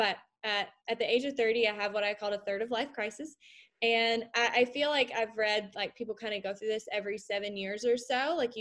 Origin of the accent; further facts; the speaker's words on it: North Carolina, United States; I grew up in Eastern North Carolina. So Leanne and I are based in Raleigh.